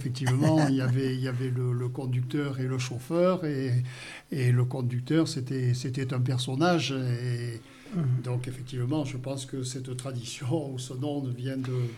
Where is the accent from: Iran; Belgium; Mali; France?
France; Libourne, Nouvelle-Aquitaine; also born or lived in Périgueux; moi, je suis né à Périgueux et parti très rapidement. Puisque mes parents se sont installés à Libourne et donc j'ai fait toute mon enfance en Gironde.